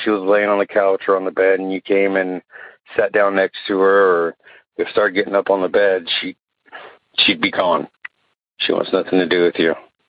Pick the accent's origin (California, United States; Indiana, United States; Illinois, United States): California, United States; Willows; now in Phoenix, United States; Live out here in Phoenix, but my experience happened in my hometown of Willows, California.